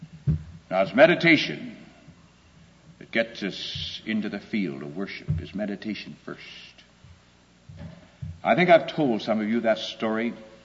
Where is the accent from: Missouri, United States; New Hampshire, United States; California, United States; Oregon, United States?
California, United States; Los Angeles; Now, well, I'm not a farm boy. I was raised in California, Los Angeles.